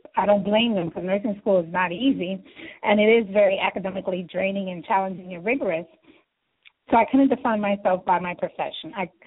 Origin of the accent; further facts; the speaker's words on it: Florida, United States; I'm a native from South Florida.